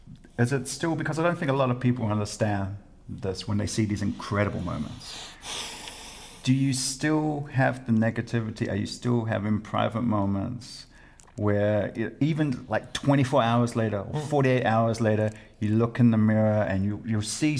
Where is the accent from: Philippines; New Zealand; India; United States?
New Zealand; Wellington; Because I'm still from Wellington, so it's … songs you've never heard of.